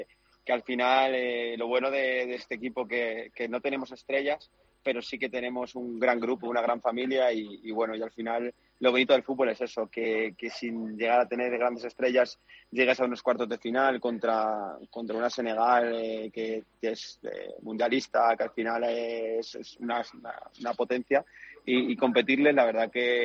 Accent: Spain; yo me crié en España, al final es otra cultura totalmente diferente

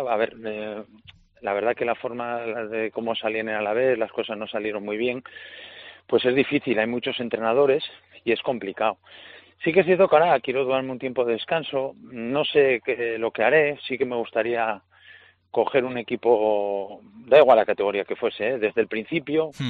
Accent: Gijón, Asturias, Spain; encantado de poder disfrutar siempre de mi tierra cuando no esté trabajando.

